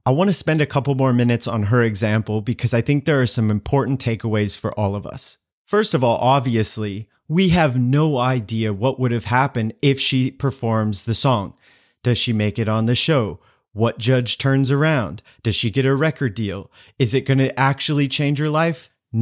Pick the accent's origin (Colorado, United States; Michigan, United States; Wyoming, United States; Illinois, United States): Wyoming, United States; Lander; I grew up in Lander, Wyoming. Shout out because I know some of you are listening to this. Lander, Wyoming, super small town in the mountains of Wyoming.